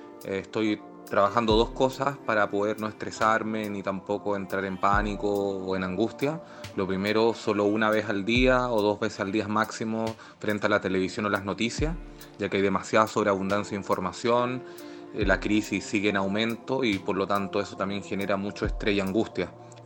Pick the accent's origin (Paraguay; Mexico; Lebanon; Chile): Chile; now in Madrid, Spain; chileno viviendo en Madrid